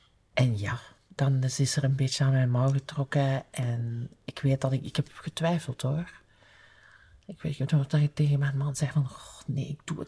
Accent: Diest, Flemish Brabant, Belgium; Ik ben van Diest en dat is de grens. Brabant, dus Brabant, maar het is zo vlak naast Antwerpen en vlak naast Limburg.

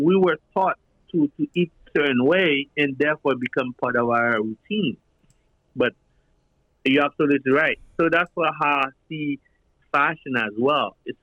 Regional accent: Brooklyn, New York, United States; I didn't want it to come from New York, although I grew up in Brooklyn. I know that too well.

